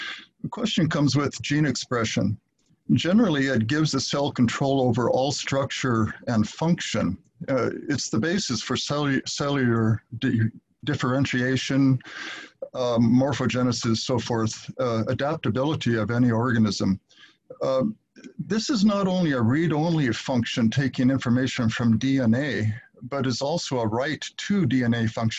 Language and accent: English; Monrovia, California, United States; from Monrovia. That's not Mongolia. That's near Pasadena and Monrovia.